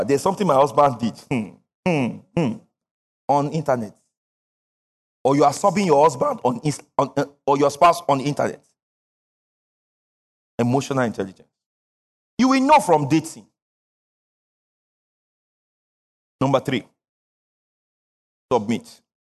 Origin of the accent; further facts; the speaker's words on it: Kwara, Nigeria; I come from Kwara State.